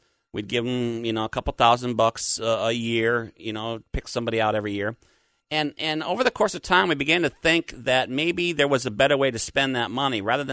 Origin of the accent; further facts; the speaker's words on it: Minnesota, United States; Well, it used to be cold enough where I grew up in Minnesota to start up the fire and do all of those things.